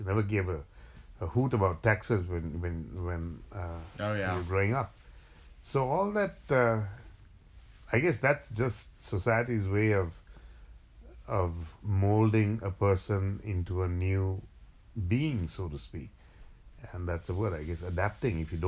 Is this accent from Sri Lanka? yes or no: yes; Sri Lanka; Families were important when I was growing up. And because Sri Lanka is so small